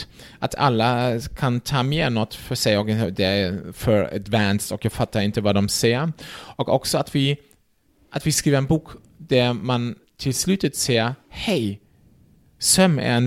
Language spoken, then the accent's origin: Swedish; Germany; Swedish is a second language; now in Sweden; eftersom min svenska, det hörs ju, jag är från Tyskland.